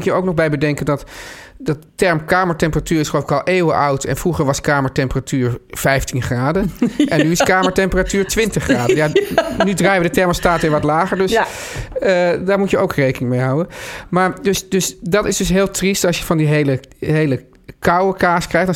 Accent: Netherlands; En ook, hè, voor denk ook wij als Nederlanders, hoeveel moet je kiezen?

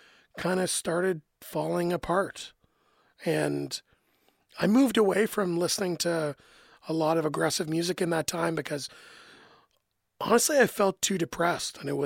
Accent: Canada; So, you know, I think as a Canadian

